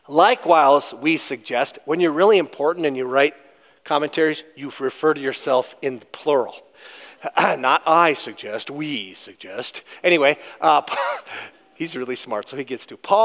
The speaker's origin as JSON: {"language": "English", "region": "Minnesota", "country": "United States", "said": "I'm from the Iron Range. We did everything simple up there, I guess"}